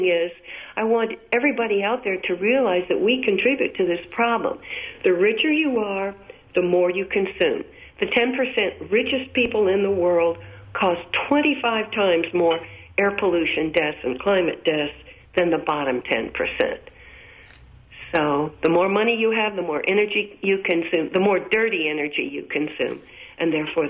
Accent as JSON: {"language": "English", "town": "Chicago", "region": "Illinois", "country": "United States", "said": "Moreover, as a Chicagoan, you should be concerned"}